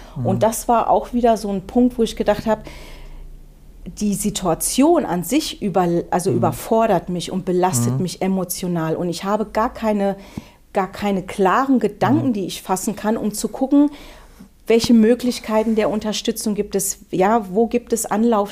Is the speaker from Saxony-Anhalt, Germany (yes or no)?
no; North Rhine-Westphalia, Germany; also born or lived in Greece; Ursprünglich komme ich aus Griechenland. Also meine Mutter war Deutsche, mein Vater war Grieche. Ich bin in Griechenland geboren worden und mit 6 sind wir dann von Griechenland ins Ruhrgebiet, also so knallhartes Ruhrgebiet. Da bin ich viele Jahre groß geworden als Pottkind.